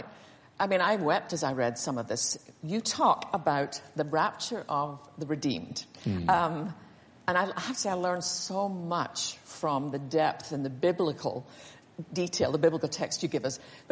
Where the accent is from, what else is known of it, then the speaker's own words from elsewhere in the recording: Scotland, United Kingdom; Now, I grew up in Scotland where they would have revival meetings and revival crusades.